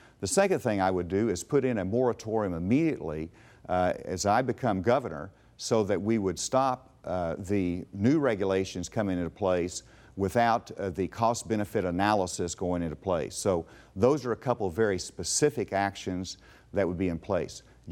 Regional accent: Arkansas, United States; I grew up on the Spavinaw Creek. Drinking out of the stream, and I think we all enjoy that great quality of the state.

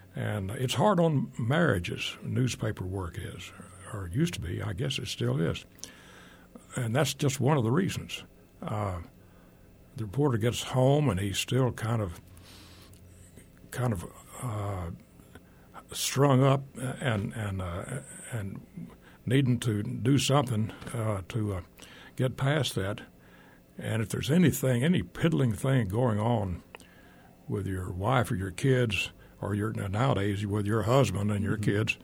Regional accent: Hot Springs, Arkansas, United States; And those of us up on the fringe, western northern Arkansas, I grew up in Hot Springs, we didn't fit that image.

